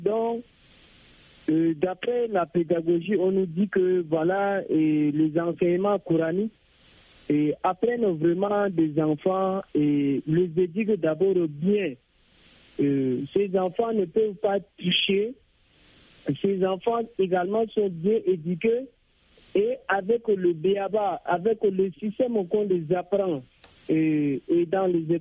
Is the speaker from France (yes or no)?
no; Chad; Ce n'est pas comme dans les autres pays comme chez nous au Tchad.